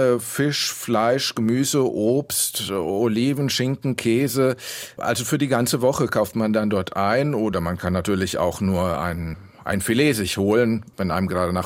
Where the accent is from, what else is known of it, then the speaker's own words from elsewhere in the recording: Frankfurt am Main, Hesse, Germany; Ich kenne es zum Beispiel aus Frankfurt am Main, wo ich herkomme.